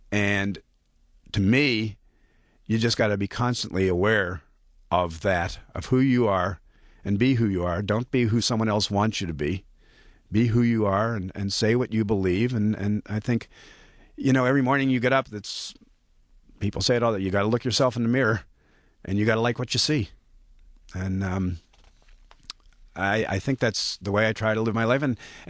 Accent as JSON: {"language": "English", "town": "Detroit", "region": "Michigan", "country": "United States", "lives_now": "Bloomfield Hills, United States", "said": "I'm from Detroit, and I'm proud of it, and I'm getting prouder by the day."}